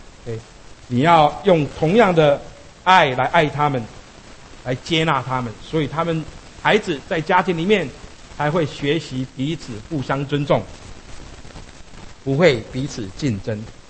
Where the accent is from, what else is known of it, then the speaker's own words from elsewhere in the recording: Pingtung County, Taiwan; 在2001年的时候，在我的故乡台湾屏东那里，有发生了一件家庭的悲剧。